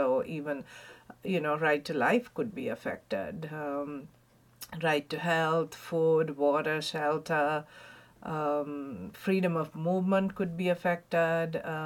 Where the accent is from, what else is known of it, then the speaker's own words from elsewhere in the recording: Sri Lanka; So I'm originally from Sri Lanka.